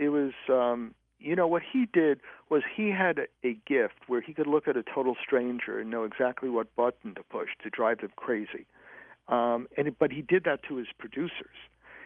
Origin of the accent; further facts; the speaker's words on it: Fresh Meadows, New York, United States; also born or lived in Brooklyn; I was born in I was born in Brooklyn and grew up in Fresh Meadows. And I moved back into the house with my parents.